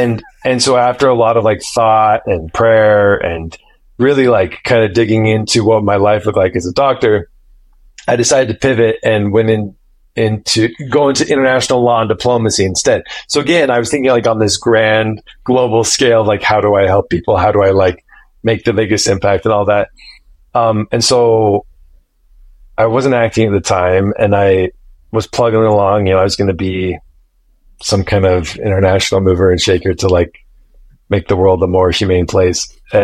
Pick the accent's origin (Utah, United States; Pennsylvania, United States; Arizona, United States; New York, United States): Utah, United States; Bountiful; so I grew up in Bountiful Utah, and I was always very interested in storytelling.